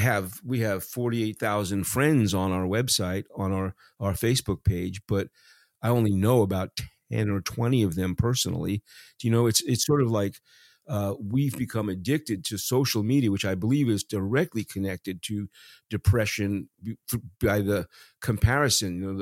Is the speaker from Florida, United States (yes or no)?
no; New York City, New York, United States; I mean, I grew up in New York and it was semi-suburban. It was out in one of the boroughs, but everybody knew everybody.